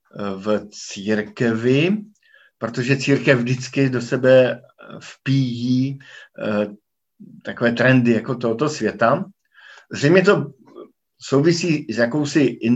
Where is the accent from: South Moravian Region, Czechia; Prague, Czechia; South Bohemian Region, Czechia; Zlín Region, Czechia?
South Moravian Region, Czechia; Brno; now in Bratislava, Slovakia; jsem kazatelem v Bratislavě, rodem jsem z Brna